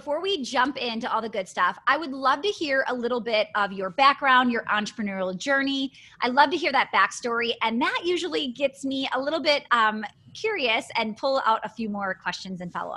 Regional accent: Wisconsin, United States; accent: Wisconsin; This is a very Russian name said in my Wisconsin accent

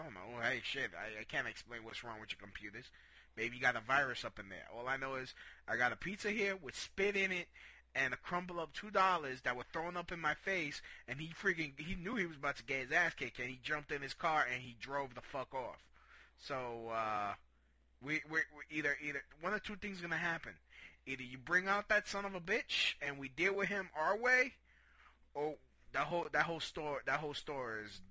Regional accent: Brooklyn, New York, United States; You can't be doing this to no Puerto Ricans. We're Puerto Ricans from Brooklyn.

